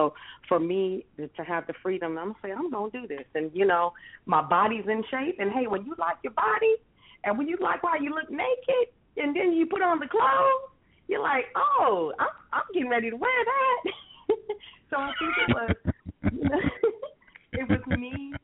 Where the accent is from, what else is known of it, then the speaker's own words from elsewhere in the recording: Arizona, United States; I'm from Arizona.